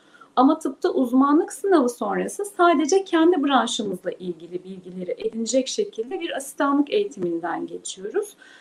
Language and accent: Turkish; Aydın, Turkey; Aydınlıyım, aileme de yakın da Ege Üniversitesi.